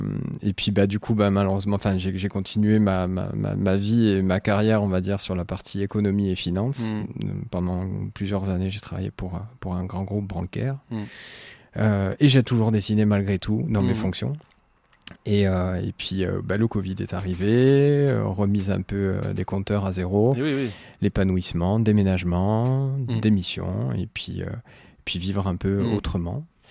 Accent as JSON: {"language": "French", "region": "Corsica", "country": "France", "said": "Je suis originaire de Corse, donc moi j'ai toute ma famille qui vit là-bas et j'ai toutes mes origines là-bas."}